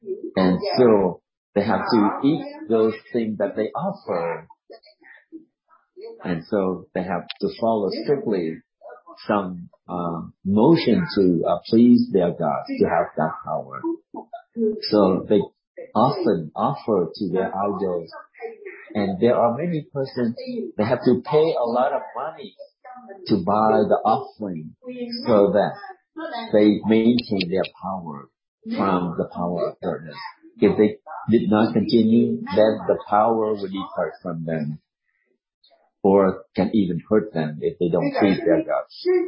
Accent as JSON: {"language": "English", "country": "Vietnam", "tie": "born or raised there", "said": "I grew up in Vietnam. There are many people there."}